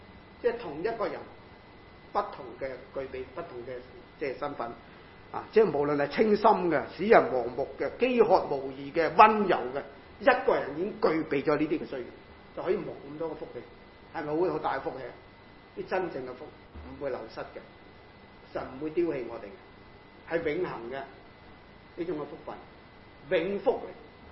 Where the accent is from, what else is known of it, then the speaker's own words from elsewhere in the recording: China; 但我哋中国人，唉，我唔反对啊，即系我哋有一种倾向